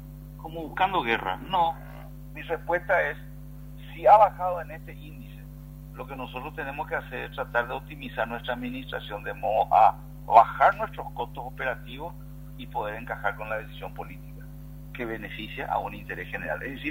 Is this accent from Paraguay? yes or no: yes; Paraguay; somos nosotros los paraguayos los que usamos el servicio.